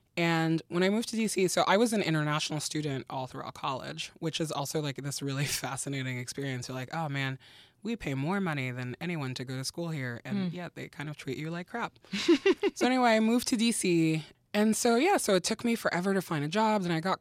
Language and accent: English; Lagos, Nigeria; also born or lived in Belgium / France; So I grew up in Nigeria and in Belgium, with like a couple of stints in France in there. In Nigeria, we lived in the capital called Lagos, and then the capital moved to this town called Abuja. So I lived there for a year.